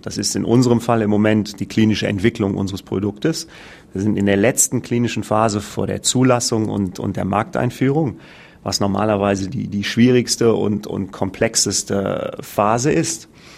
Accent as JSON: {"language": "German", "country": "Germany", "moved": "as an adult", "lives_now": "Switzerland", "said": "Ich bin Deutscher, ich bin 20 Jahre bereits in der Schweiz."}